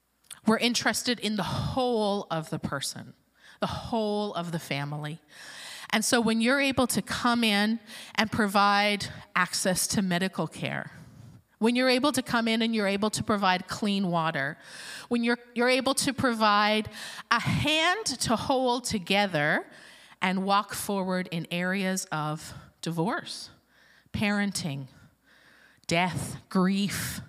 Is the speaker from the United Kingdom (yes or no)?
no; Newfoundland and Labrador, Canada; I'm from Newfoundland.